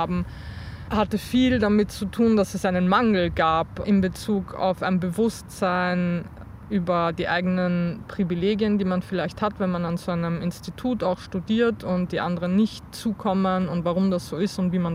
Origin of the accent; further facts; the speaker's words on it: Vienna, Austria; now in Leipzig, Germany; ich bin ja in Wien zu großen Teilen aufgewachsen, das ist ja eher hügelig.